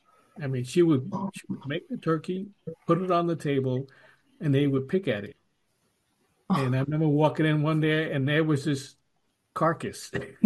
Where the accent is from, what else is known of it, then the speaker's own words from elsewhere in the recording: New York, United States; growing up in New York, and when we had Thanksgiving, it was just us, my mom and dad and my brother and myself. And, you know, turkey, but we're Puerto Rican